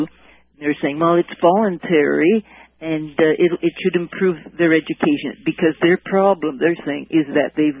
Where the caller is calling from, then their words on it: Toronto, Ontario, Canada; I'm from Toronto.